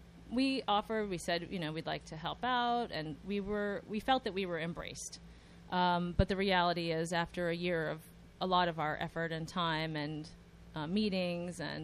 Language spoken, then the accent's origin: English; Chevy Chase, Maryland, United States; I grew up in outside of Washington, D.C. in a town called Chevy Chase, Maryland.